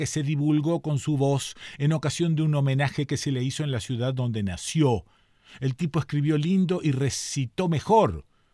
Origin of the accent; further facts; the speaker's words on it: Esperanza, Santa Fe, Argentina; born there; now in Rosario, Argentina; Nací en Esperanza … me vine a vivir a Rosario para estudiar medicina y me quedé.